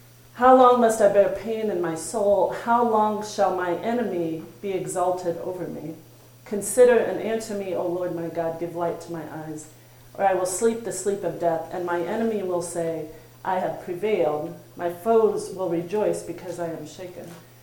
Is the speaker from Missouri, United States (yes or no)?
yes; Missouri, United States; I grew up in Missouri, and when you went barefoot in the summer, every now and then you get that squishy surprise by stepping on a slug.